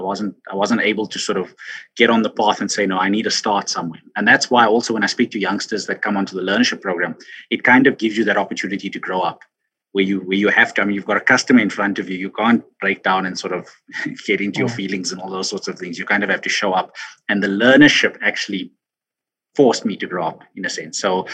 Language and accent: English; Johannesburg, Gauteng, South Africa; So I went to a government school in the West Rand of Johannesburg called CJB, Christian Botha Secondary School.